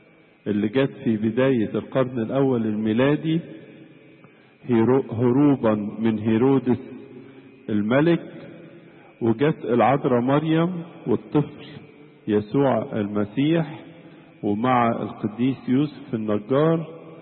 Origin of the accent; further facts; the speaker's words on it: Egypt; انا جاي من مصر